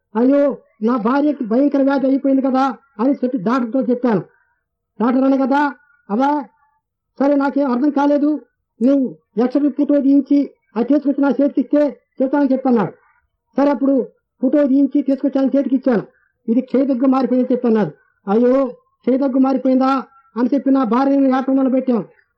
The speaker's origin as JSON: {"language": "Telugu", "town": "Kurlapadu", "region": "Andhra Pradesh", "country": "India", "tie": "born or raised there", "said": "మాది గుంటూరు తాలూకా కుర్లపడనే గ్రామము. మా పొలము ఎరుకల."}